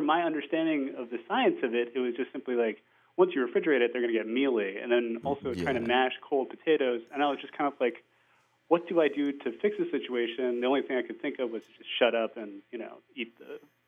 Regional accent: India; I actually grew up abroad. So I grew up in India.

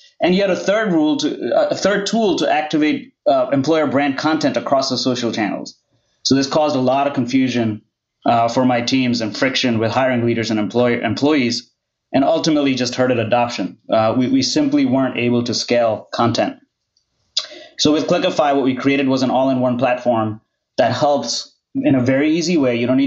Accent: India; I grew up in India. Lots of travel.

